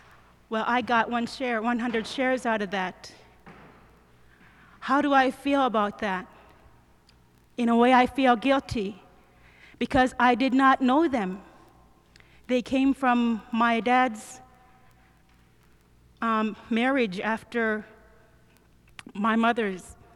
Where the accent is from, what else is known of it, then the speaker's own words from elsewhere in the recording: Shaktoolik, Alaska, United States; also born or lived in Nunivak; now in Norton Sound, United States; I'm from Shaktuli. I was born on Nunavak, but lived all over Alaska, up down the Yukon and now on the Norton Sound.